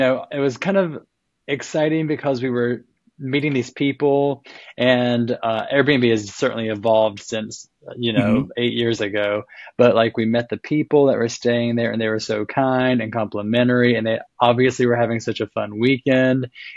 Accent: North Carolina, United States; now in Louisville, United States; but I am from North Carolina. We both met in Boone, North Carolina. And I moved to Louisville, Kentucky 10 years ago.

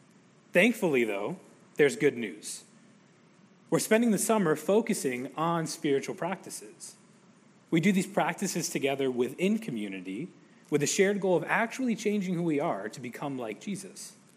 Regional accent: Syracuse, New York, United States; I'm from Syracuse, New York. I call it upstate.

